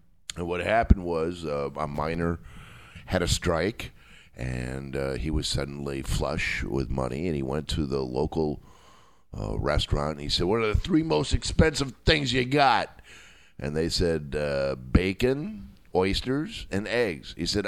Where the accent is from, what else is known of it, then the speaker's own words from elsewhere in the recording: Wisconsin, United States; Well, see, I come from the world of spreadable meat. You know, I come from Wisconsin.